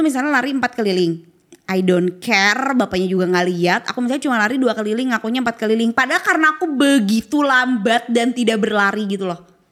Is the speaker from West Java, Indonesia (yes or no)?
yes; Bandung, West Java, Indonesia; Kalau di daerah aku tuh ya di ujung Berung tuh banyak banget ya